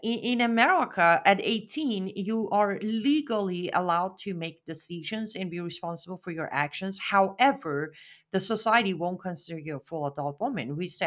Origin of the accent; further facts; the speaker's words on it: Iran; I was born in 1983. Yes, I'm kind of old. I was born in Iran. Some of you might know it as Iran. And I was born after the Islamic Revolution of 1979, clearly. I pretty much was born and raised in the Islamic Republic of Iran in an Islamic family